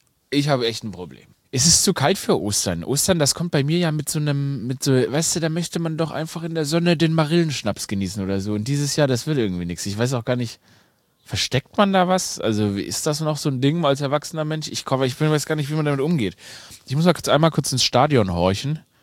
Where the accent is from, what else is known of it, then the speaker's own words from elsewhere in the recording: Germany; Ich bin Deutscher